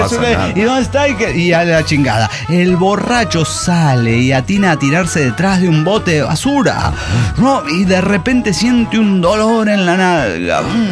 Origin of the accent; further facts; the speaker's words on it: Tarija, Bolivia; de Tarija, Bolivia.